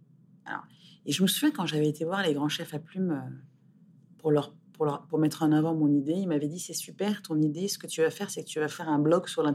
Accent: Gorée, Dakar, Senegal; born there; je suis née au Sénégal, sur l'île de Gorée, un côté presque de destin. Et puis ensuite, j'ai passé ma vie dans les pays émergents, Afrique, Asie, Moyen-Orient, pas Amérique latine.

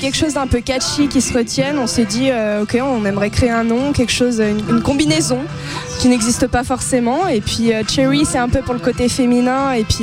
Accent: Grenoble, Auvergne-Rhône-Alpes, France; Bah on est de Grenoble, donc c'est

